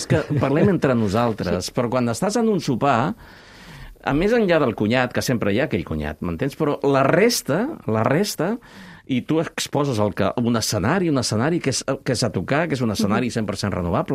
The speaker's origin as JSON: {"language": "Catalan", "town": "Barcelona", "region": "Catalonia", "country": "Spain", "tie": "born or raised there", "said": "és la meva ciutat i és on jo vaig néixer, és el meu poble"}